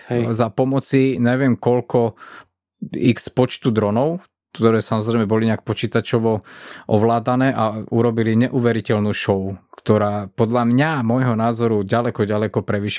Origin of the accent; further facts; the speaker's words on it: Bratislava, Bratislava Region, Slovakia; Dneska napríklad ja pochádzam z Bratislavy